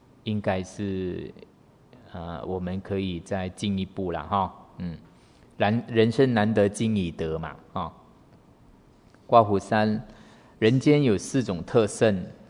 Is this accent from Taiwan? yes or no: yes; Taiwan; born there; 我们生在台湾也比好多地方都好哦，真的。